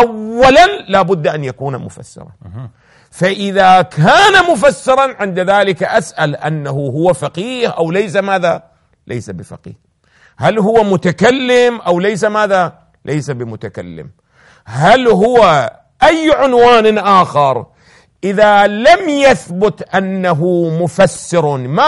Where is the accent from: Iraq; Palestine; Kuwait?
Iraq; أنا ابن العراق وأنت ابن العراق